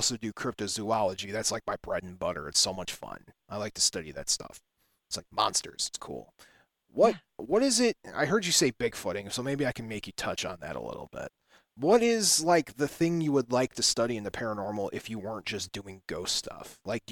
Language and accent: English; Whiting, Indiana, United States; I grew up in Whiting, right? And I was at the core central of the bad air quality.